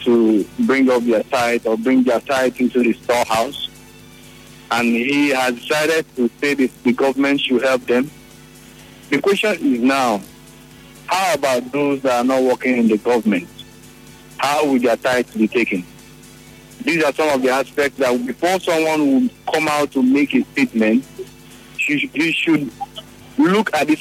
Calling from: Port Harcourt, Rivers, Nigeria; I'm calling you from Port Harcourt.

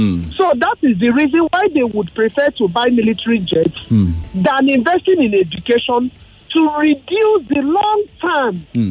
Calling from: Lagos, Nigeria; I'm from Lagos.

